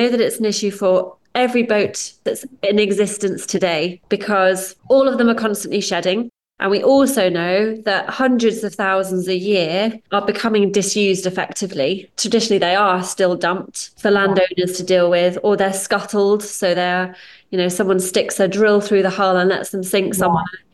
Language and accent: English; Chichester, South East England, United Kingdom; I grew up sailing in Chichester waters and around the Solent, so I know it very well